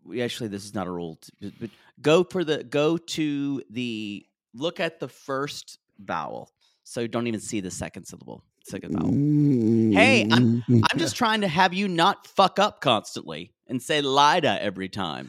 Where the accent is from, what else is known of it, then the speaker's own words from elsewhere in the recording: Southern United States, United States; accent: Southern; I tried to lose a lot of my Southern accent because you're just, it's hard to have the intellectual strength in the room sometimes.